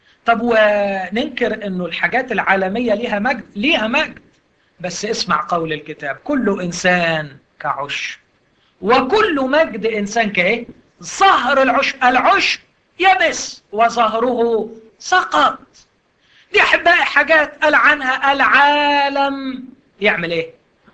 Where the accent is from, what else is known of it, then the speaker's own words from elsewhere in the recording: Egypt; دي مهمة لينا شوية كمصريين.